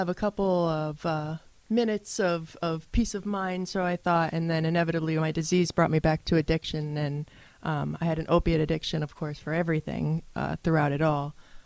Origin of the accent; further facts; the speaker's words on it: Saugerties, New York, United States; For me, I grew up locally. I grew up in Saugerties, and my use progressed really fast.